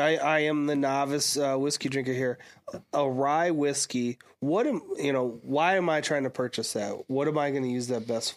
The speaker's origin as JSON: {"language": "English", "region": "Minnesota", "country": "United States", "said": "being a Minnesotan, any chance you get to hang outside and have drinks"}